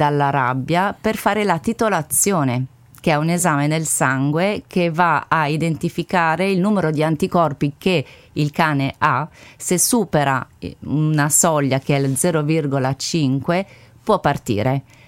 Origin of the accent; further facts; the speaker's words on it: Lebanon; now in Italy; Perché il Libano è il mio paese di origine